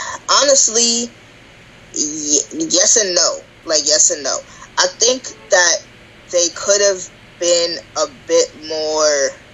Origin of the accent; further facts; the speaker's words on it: New Jersey, United States; a roommate who literally thought I was going to do physical harm to her as she slept because I was from North New Jersey.